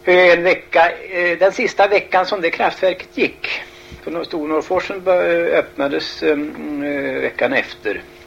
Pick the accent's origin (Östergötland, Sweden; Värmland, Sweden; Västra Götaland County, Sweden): Västra Götaland County, Sweden; Lysekil; born there; Nej, jag är född utanför Lysekil. För lite över 70 år sedan. Mina föräldrar var västgötar.